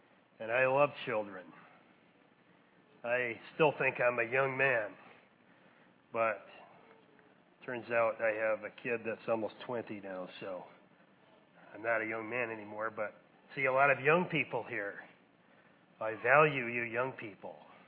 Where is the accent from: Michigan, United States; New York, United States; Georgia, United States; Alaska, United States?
Michigan, United States; Grant; I'm from Grant, Michigan.